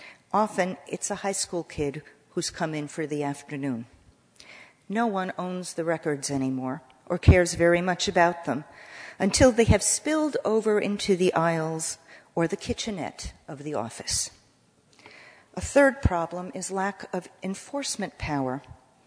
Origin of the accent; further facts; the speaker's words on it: New York, United States; I grew up on Long Island, New York, in a burgeoning suburban melting pot.